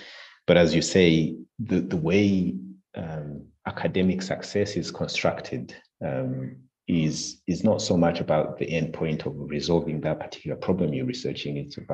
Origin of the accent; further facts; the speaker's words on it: Burundi; English is a second language; because I come from Burundi, it's a French speaking, and there was that question, can he do a master's in English?